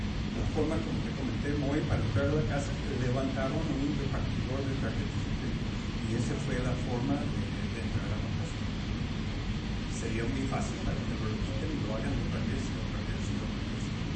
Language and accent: Spanish; Canada; now in Chapala, Mexico; He sido residente aquí en Chapala desde hace 45 años. Soy originario de Canadá.